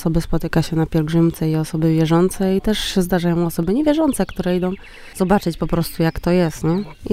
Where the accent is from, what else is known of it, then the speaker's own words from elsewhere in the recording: Sulmierzyce, Greater Poland Voivodeship, Poland; Pochodzę z Sulmierzyc